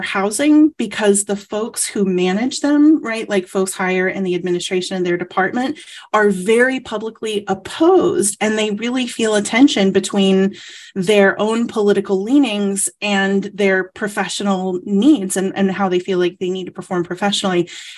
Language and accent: English; the South, United States; I'm saying this as a Southerner who moved to the North